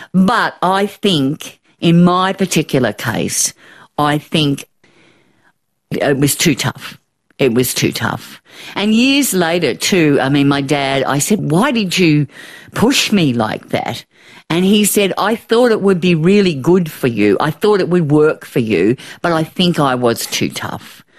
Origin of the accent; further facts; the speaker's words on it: Yarram, Victoria, Australia; born there; I was born in Yarram and Dad was teaching a little school in Tarraville in Gippsland on the coast there.